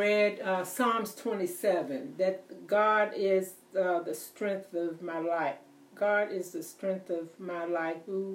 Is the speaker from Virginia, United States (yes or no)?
yes; Lexington, Virginia, United States; moved away as an adult; I'm from Lexington, Virginia. I moved, not just me, my husband and I moved down here about maybe 10 or 11 years ago.